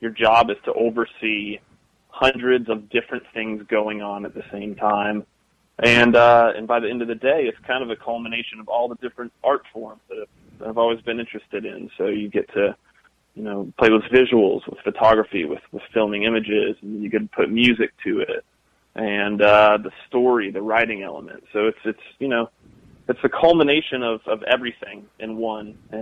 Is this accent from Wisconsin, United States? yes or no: no; Johnson City, Tennessee, United States; I grew up in Johnson City, Tennessee, the Tri-Cities area.